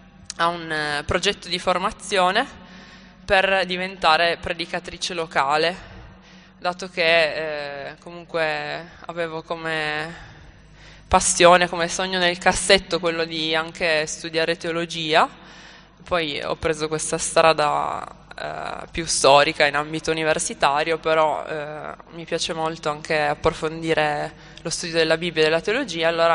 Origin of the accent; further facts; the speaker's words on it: Turin, Piedmont, Italy; ho 27 anni, sono di Torino